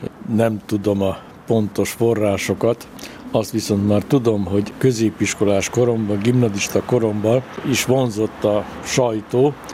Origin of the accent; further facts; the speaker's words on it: Orom, Vojvodina, Serbia; born there; Nagyon fontos útvonalon, illetve nemzetközi vasútvonal mellett, Oromon, ugyanis Szabadka és Zenta között félúton van ez a helység